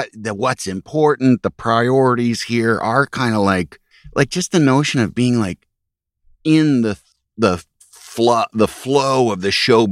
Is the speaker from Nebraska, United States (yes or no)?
no; Yorkville, Illinois, United States; I grew up in I grew up in Yorkville, Illinois.